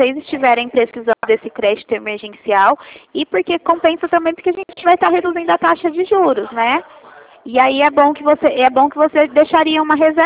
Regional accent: Ribeirão Preto, São Paulo, Brazil; now in Sertãozinho, Brazil; Não, eu sou de Ribeirão. Eu moro em Sertãozinho, mas eu sou de Ribeirão

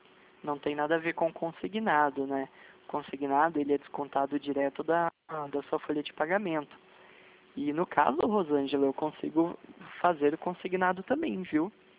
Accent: São Paulo, Brazil; sou do estado de São Paulo, aqui é SSP.

